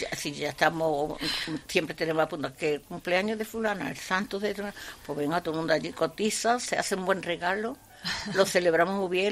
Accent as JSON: {"language": "Spanish", "country": "France", "moved": "yes", "said": "Yo vine de Francia y me he llevado 12 años viviendo sola en mi casa."}